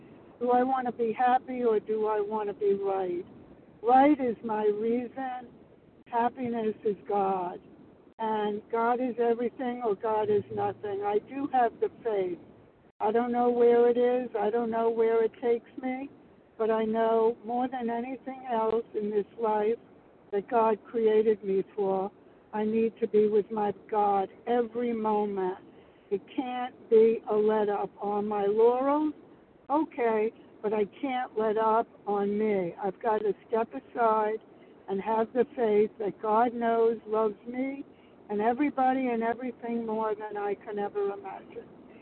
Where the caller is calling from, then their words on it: Maryland, United States; Judith S.P. in Maryland, thank you.